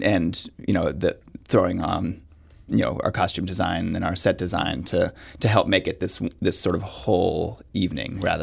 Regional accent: New York, United States; I had kind of half of a normal childhood growing up in New York and going to public school and all of that.

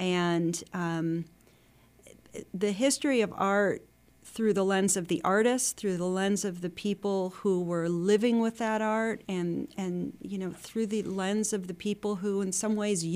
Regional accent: Cleveland, Ohio, United States; I grew up in Cleveland, Ohio, and my art museum was the Cleveland Museum of Art.

